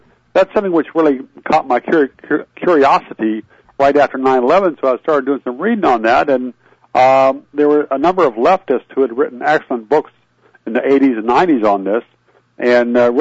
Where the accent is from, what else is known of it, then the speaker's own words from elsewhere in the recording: Virginia, United States; I was raised in the Shenandoah Valley, in an area that was famous for the fighters of John S. Mosby during the Civil War.